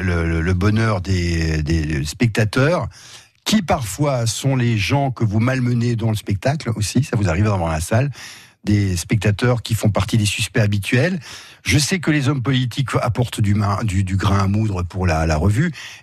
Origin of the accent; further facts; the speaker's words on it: Colmar, Grand Est, France; je le vois plus souvent que vous parce que je suis de Colmar